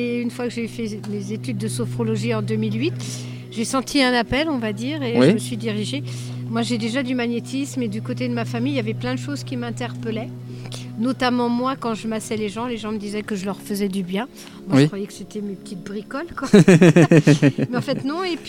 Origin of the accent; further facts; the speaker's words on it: Gien, Centre-Val de Loire, France; Oui, je suis de Gien.